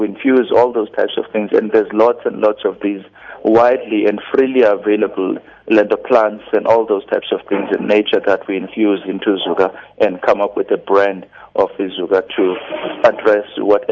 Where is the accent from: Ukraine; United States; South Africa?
South Africa; Uitenhage, Eastern Cape; now in Johannesburg, South Africa; I'm from Kwanobusha in Uitenhage. I was born and bred there, but I'm presently in Johannesburg, attending a course in social enterprise at the University of Johannesburg.